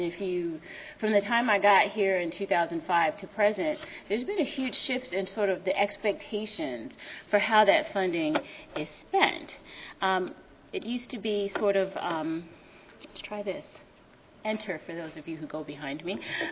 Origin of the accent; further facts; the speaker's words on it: California, United States; I grew up in California, where we walk pretty much everywhere. So to move to Georgia, I was very surprised at the lack of sidewalks